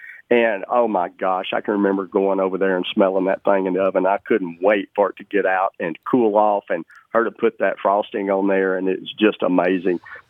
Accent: the South, United States; I'm going to tell you, brother, I'm from the South, and sweet tea will go for the win every time

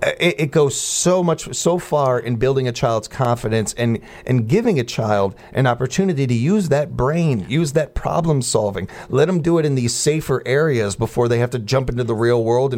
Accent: Chicago, Illinois, United States; one of my best friends growing up in Chicago, because it had it pretty rough growing up myself, and things were hard.

